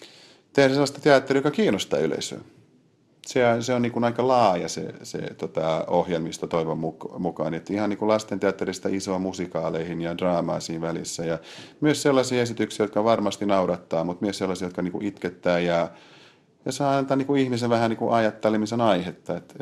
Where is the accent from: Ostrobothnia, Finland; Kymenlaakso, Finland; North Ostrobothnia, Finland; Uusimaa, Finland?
Uusimaa, Finland; Kauniainen; No mä oon ihan kotoisin Kauniaisista